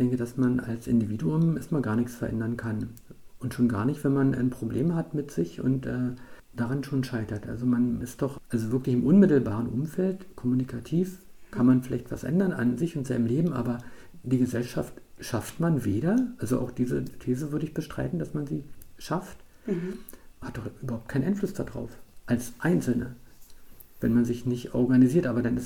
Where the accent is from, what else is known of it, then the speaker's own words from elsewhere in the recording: East Germany, Germany; Ich komme nur aus der DDR